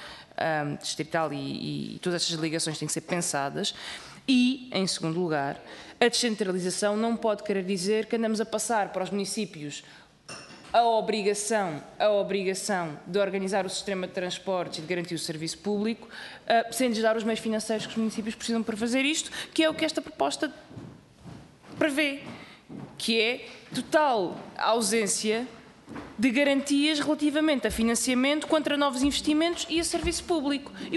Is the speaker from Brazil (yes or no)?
no; Alentejo, Portugal; Eu sei porque eu venho do interior do Alentejo e não, simplesmente não havia transportes públicos